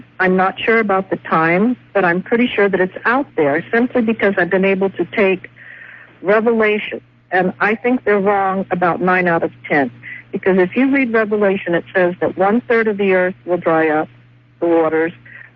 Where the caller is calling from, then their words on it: Salt Lake City, Utah, United States; Well, I'm calling you from Salt Lake City, K-Talk.